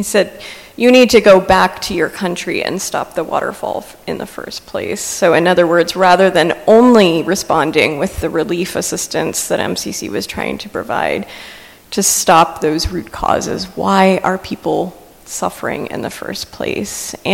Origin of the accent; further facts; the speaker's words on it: Ohio, United States; I'm from Holmes County, Ohio, originally. I grew up in probably one of the least political families that I know, in a church that never talked politics